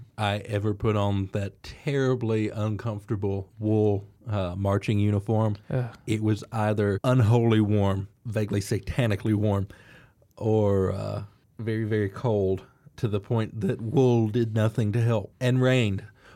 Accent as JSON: {"language": "English", "town": "Troy", "region": "Alabama", "country": "United States", "said": "I am from Troy. I was in band in high school."}